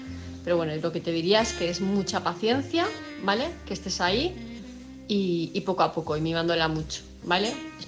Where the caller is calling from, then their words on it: Palma, Balearic Islands, Spain; de Palma de Mallorca